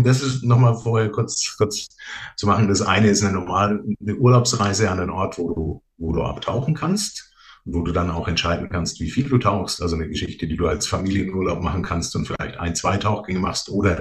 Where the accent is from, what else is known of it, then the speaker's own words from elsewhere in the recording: Nuremberg, Bavaria, Germany; Also aus der Ecke von Nürnberg, wie man vermutlich hört.